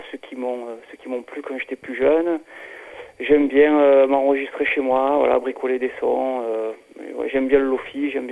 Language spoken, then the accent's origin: French; Marseille, Provence-Alpes-Côte d'Azur, France; moved away; Je suis à Marseille, ouais. Enfin, j'ai grandi à Marseille, mais il y a presque 20 ans que j'ai quitté cette ville.